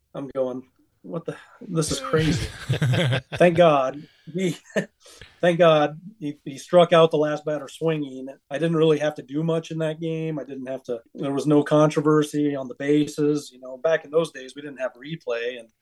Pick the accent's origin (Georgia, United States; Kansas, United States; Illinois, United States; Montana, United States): Montana, United States; Fenway Park, you know, growing up in Montana, these things only exist in your television a lot of the time.